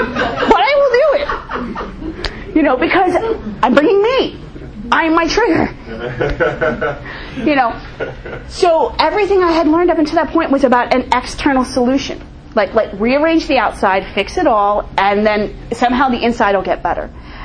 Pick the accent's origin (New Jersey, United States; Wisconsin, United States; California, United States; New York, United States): New Jersey, United States; I'm a degenerate from New Jersey. I get to travel all over the world and talk to alcoholics and do cool-ass shit.